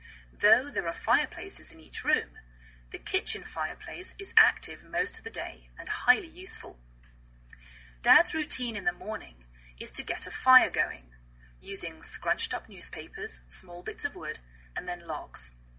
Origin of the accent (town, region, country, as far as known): England, United Kingdom; now in United States